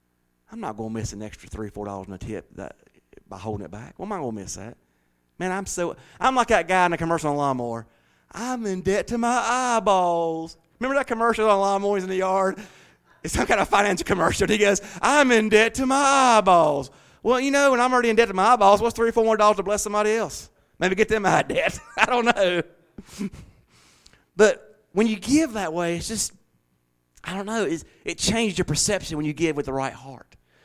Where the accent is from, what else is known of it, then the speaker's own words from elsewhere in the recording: Southern United States, United States; I do some crowd participation, y'all. I'm from the South, huh?